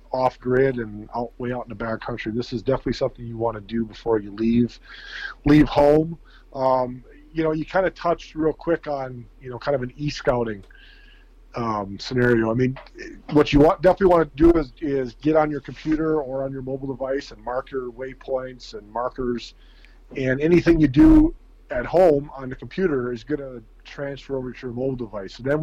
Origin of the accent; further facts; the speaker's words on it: Wisconsin, United States; But yeah, I live in Wisconsin. I was born and raised in Wisconsin.